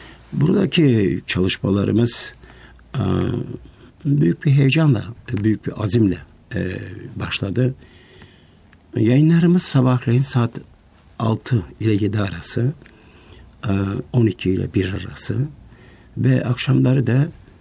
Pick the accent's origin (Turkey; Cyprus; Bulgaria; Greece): Bulgaria; Krumovgrad, Kardzhali Province; Ben Koşukovaklıyım.